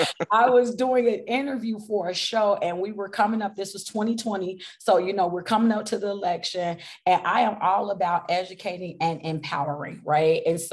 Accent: Chicago, Illinois, United States; found out that there was an Illinois Green Party. I'm from Chicago. And so there was an Illinois Green Party.

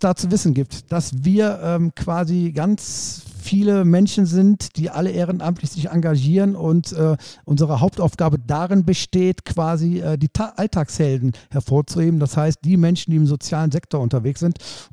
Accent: Aachen, North Rhine-Westphalia, Germany; born there; Ich bin in Aachen geboren und habe natürlich schon viel gesehen.

